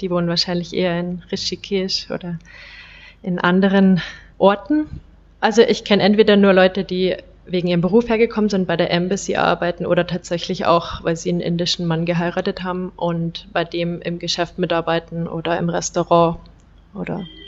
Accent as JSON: {"language": "German", "region": "Bavaria", "country": "Germany", "said": "ich komme aus Bayern"}